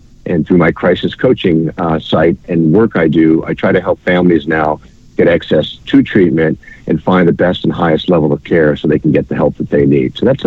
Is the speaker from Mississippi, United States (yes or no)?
no; San Diego, California, United States; So, you know, going back, and you know, I grew up in San Diego